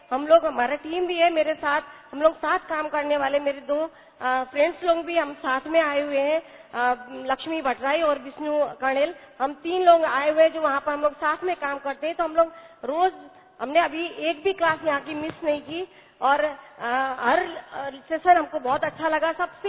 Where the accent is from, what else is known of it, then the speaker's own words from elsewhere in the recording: Nepal; मैं नेपाल से आई हुई हूँ